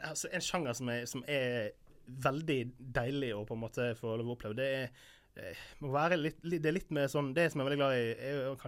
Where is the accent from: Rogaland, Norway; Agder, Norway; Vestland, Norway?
Vestland, Norway; Sogndal; moved away as an adult; now in Bergen, Norway; Jeg er 25 år, jeg har bodd i Bergen nesten hele livet. Jeg kom opprinnelig fra Sogndal